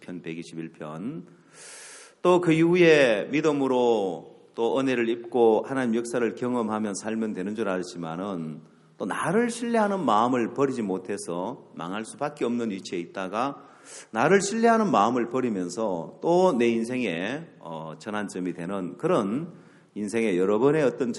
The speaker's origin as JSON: {"language": "Korean", "region": "Ulsan", "country": "South Korea", "tie": "born or raised there", "said": "제 고향이 울산인데"}